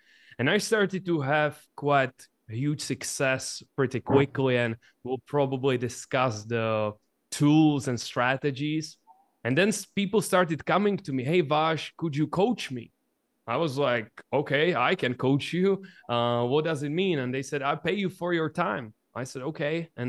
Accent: Czechia; And basically where I come from the Czech Republic, which is a small country in the middle of Europe.

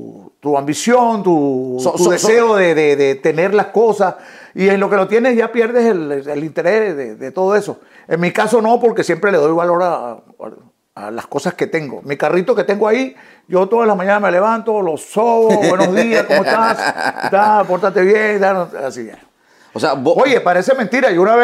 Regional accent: Venezuela; moved away; Lo dejé porque me vine de allá de Venezuela.

